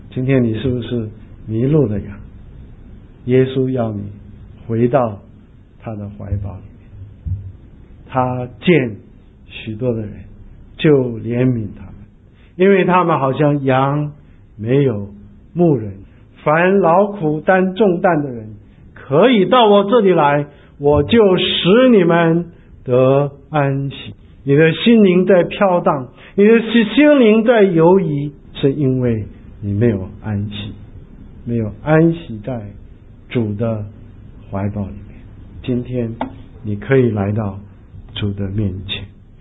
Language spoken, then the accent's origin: Chinese; China; 我们中国人最会打太极拳呢，就推掉